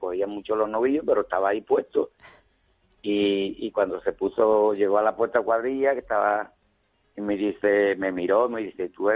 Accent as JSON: {"language": "Spanish", "town": "San Fernando", "region": "Andalusia", "country": "Spain", "tie": "born or raised there", "said": "toreé yo cinco veces en San Fernando, en mi tierra."}